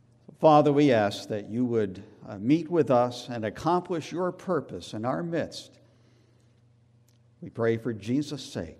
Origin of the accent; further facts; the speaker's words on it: New England, United States; I grew up in New England, just a small, classic New England town. It was a marvelous place to grow up.